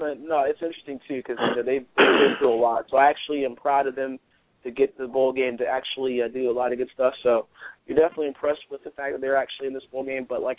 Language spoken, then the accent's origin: English; Indiana, United States; So a lot of love for my home state.